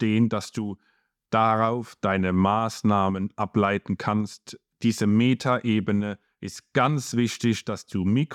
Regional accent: Mannheim, Baden-Württemberg, Germany; ihr wisst, woher ich komme, aus Mannheim in der Region, da kannst du ja kein Spezi kaufen

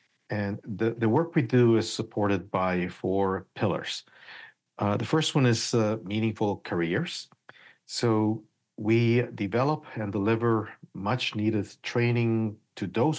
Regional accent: Guatemala; moved away as an adult; now in Guelph, Canada; Both of these jobs were in my home country, Guatemala. Then in 2002, my family and I emigrated to Canada, and we've been in Guelph since then.

